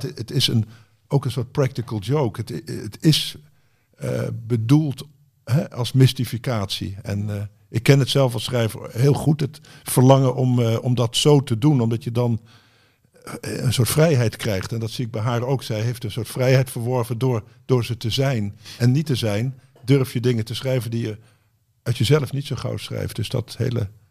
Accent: Haarlem, North Holland, Netherlands; Ja, als Haarlemmers onder elkaar natuurlijk.

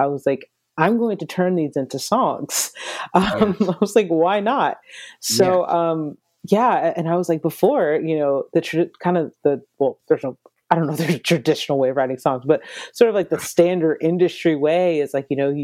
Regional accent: Atlanta, Georgia, United States; also born or lived in Nashville / Dallas; now in Los Angeles, United States; because I'm originally from Atlanta, Georgia. I've lived in Nashville. I've lived in Dallas.

